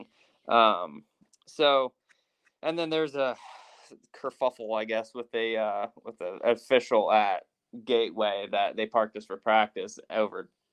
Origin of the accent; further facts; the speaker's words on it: South Boston, Virginia, United States; And then growing up in South Boston, obviously Martinsville Speedway is our close cut track